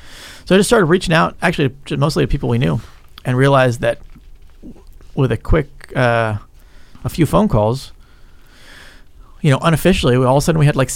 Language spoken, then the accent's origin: English; England, United Kingdom; born there; And I was born in England